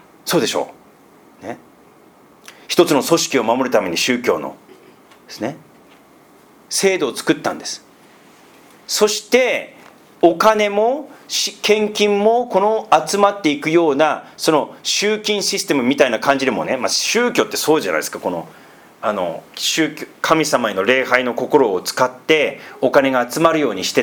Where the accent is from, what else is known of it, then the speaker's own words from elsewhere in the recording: Sendai, Miyagi, Japan; 自分自身も仙台出身なので、